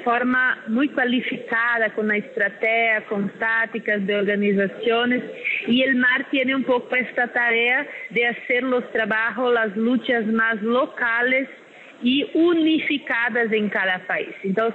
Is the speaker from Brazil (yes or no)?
yes; Brazil; sacando todas las empresas mejores que tenemos de Brasil